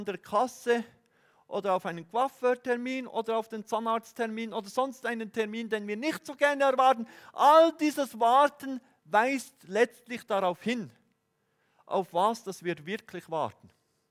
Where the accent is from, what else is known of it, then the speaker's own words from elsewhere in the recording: Bern, Switzerland; Ich bin ja Berner.